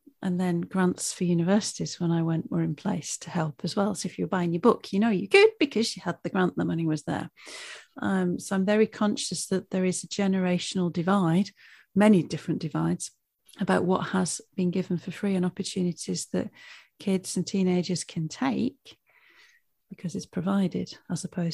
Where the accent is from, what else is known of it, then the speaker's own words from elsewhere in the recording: North West England, United Kingdom; now in London, United Kingdom; coming from the Northwest and being in brass band culture with the accent, I mean, my accent's watered down. I've been down in London for 16 years